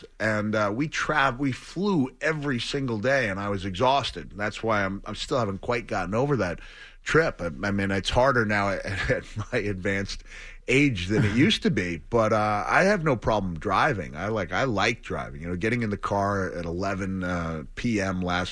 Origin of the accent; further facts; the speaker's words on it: New York, United States; You know, like I grew up on Long Island, and my friend's father's commuted 4 hours a day.